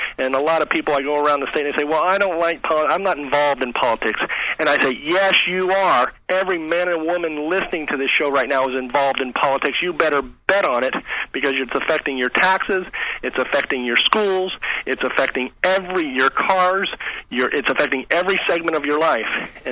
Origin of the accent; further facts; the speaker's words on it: St. Petersburg, Florida, United States; I'm from St. Petersburg.